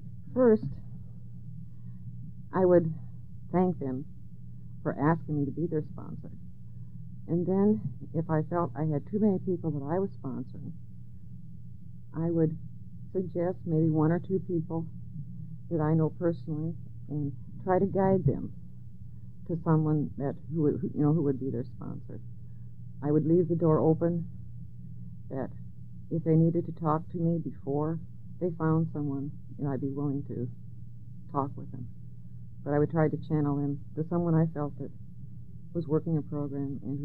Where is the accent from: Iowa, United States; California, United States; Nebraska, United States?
Iowa, United States; Council Bluffs; from Council Bluffs.